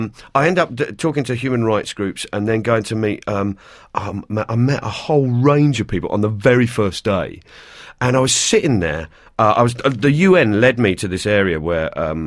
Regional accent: London, United Kingdom; accent: Cockney; the soldiers must have heard me talking and heard my accent.

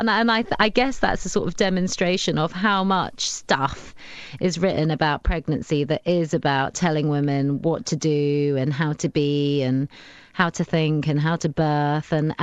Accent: London, United Kingdom; I'm a second generation Indian. I'm a Londoner

